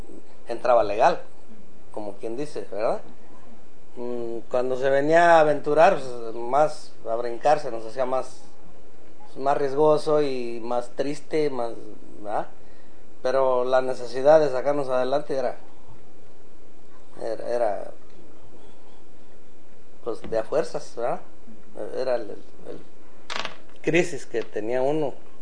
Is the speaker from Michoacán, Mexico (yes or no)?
yes; La Hierbabuena, Michoacán, Mexico; Yo nací en La Hierbabuena, Michoacán, México.